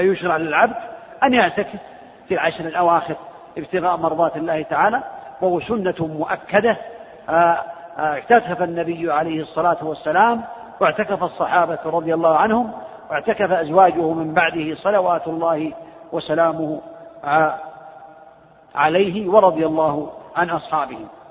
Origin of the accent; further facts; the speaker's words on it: Riyadh, Riyadh Province, Saudi Arabia